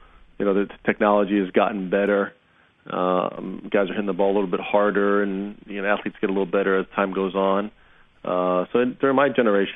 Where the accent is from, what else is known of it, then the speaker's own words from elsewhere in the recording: United States; We're both 1 and 2 in the world, both being American.